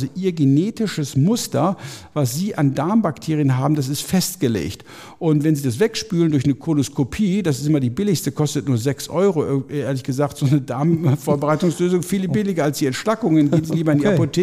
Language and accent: German; North Rhine-Westphalia, Germany; ich komme aus dem Ruhrgebiet, ne?